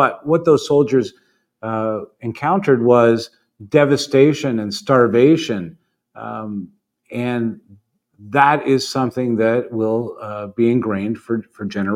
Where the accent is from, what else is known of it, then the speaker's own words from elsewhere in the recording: Canada; but being a Canadian boy